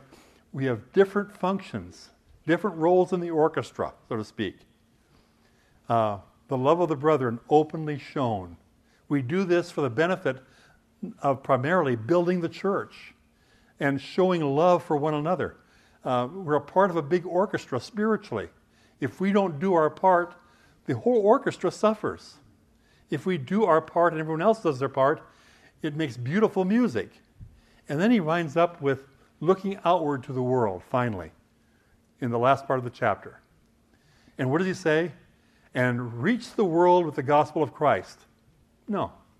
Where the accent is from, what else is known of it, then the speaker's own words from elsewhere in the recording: Midwest, United States; I think of where I grew up in the Midwest. By today's standards, we would be desperately poor.